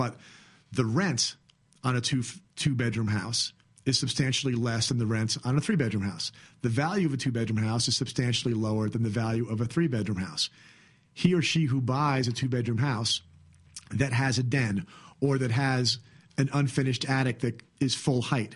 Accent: Tarrytown, New York, United States; moved away; Like we did a deal in Tarrytown, New York, also on the Hudson River. That's where I come from. I'm a Southerner now, but I haven't shaken the accent.

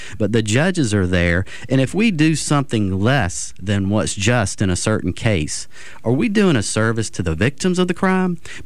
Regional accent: Mobile, Alabama, United States; I've been practicing law here in Mobile for 24 years. I'm from Mobile. I've grown up here, and I want it to be a safe place.

